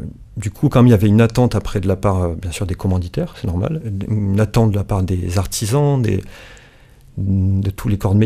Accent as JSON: {"language": "French", "region": "Auvergne-Rhône-Alpes", "country": "France", "tie": "born or raised there", "said": "Je suis originaire du sud d'Ardèche, j'ai quand même grandi à la campagne, hein, en lien avec non loin souvent des rivières."}